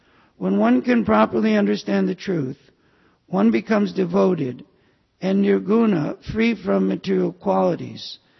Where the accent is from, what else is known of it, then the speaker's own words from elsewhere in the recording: Illinois, United States; Don't take offense. I'm from the Midwest also. I'm from Illinois.